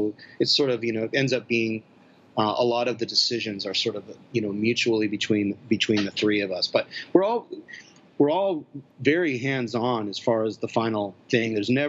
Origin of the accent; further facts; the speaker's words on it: Seattle, Washington, United States; But I mean, basically, I grew up in Seattle and played in a lot of bands there.